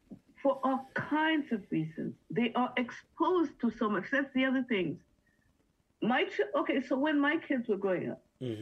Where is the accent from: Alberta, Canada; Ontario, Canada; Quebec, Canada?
Quebec, Canada; Montreal; We grew up, and we grew up in Outremont.